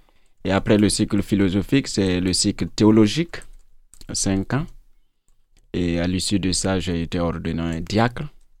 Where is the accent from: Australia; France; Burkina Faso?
Burkina Faso; Mankoula, Centre-Ouest; Je suis originaire du Burkina Faso, comme vous le savez, plus particulièrement du centre-ouest, province du Boulkiamdé. Je suis issu d'un département, d'un petit village qui se nomme Siglé, et mon village lui-même, c'est Mankoula.